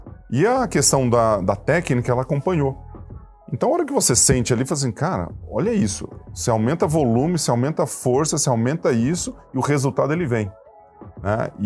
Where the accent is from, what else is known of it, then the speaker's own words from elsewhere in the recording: Ituverava, São Paulo, Brazil; Cara, eu sou de Ituverava. E Ituverava, interior de São Paulo, ela é uma cidade quente pra caramba.